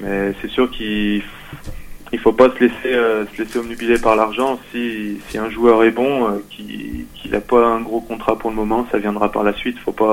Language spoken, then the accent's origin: French; Lyon, Auvergne-Rhône-Alpes, France; En France, moi je suis lyonnais